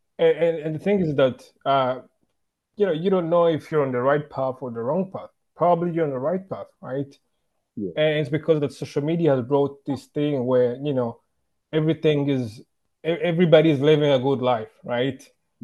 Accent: Rwanda; growing up in Rwanda and the high schools we went

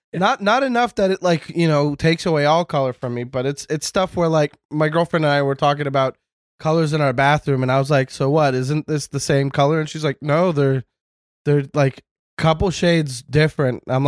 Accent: Canada; I am Canadian.

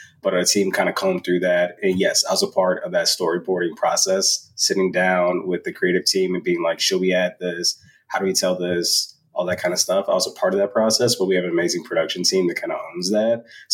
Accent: Chicago, Illinois, United States; Also grew up in Chicago in the 90s.

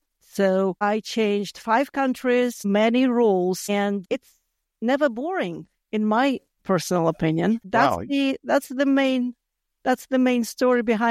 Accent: Latvia; English is a second language; clearly I'm from Latvia, so we spoke Latvian and Russian there. And then English was my third one.

